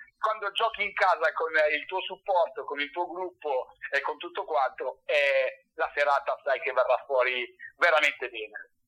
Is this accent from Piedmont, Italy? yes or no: no; Desenzano del Garda, Lombardy, Italy; che io sono di Desenzano del Garda